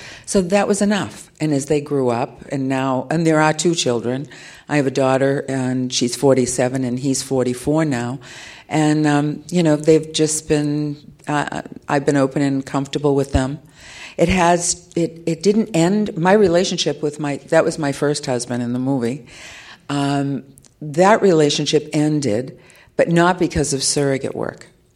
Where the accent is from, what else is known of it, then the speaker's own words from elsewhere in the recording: Salem, Massachusetts, United States; I had never planned on that growing up in Salem, Massachusetts.